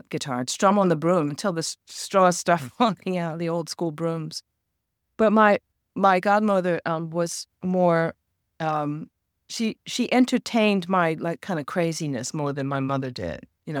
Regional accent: Philadelphia, Pennsylvania, United States; But growing up in West Philly as a kid, I had, I had a lot of issues with, you know, race stuff

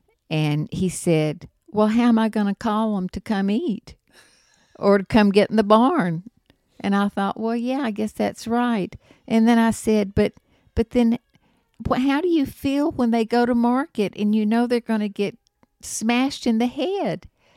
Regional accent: Rock Chapel, Georgia, United States; I'm from Rock Chapel, Georgia, which used to be country. It's about 20 miles southeast of Atlanta, but it was country.

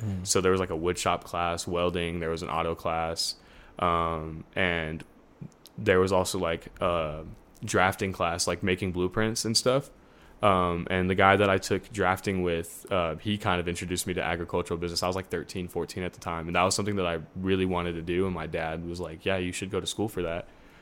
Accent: Stockton, California, United States; I grew up in Northside Stockton, and I had two parents, man.

